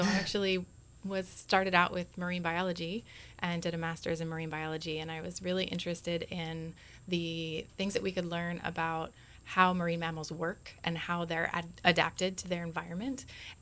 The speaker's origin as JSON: {"language": "English", "region": "Chesapeake Bay", "country": "United States", "tie": "born or raised there", "said": "it was growing up on the Chesapeake Bay, and the critters that lived in the oceans were the things that were at the end of the bay."}